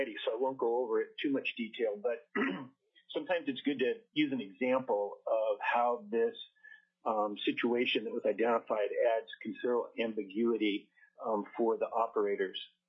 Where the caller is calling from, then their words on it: Kenai, Alaska, United States; I'm checking in from Kenai today